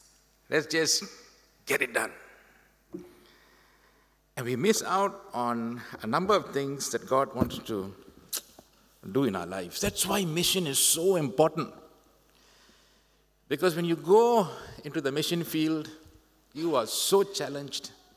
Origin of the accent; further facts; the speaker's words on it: Kampung Java, Singapore; I was born and raised in Kampung Java. We had neighbors from the left to the right. Then we moved on to a 4-room flat in Toa Payoh.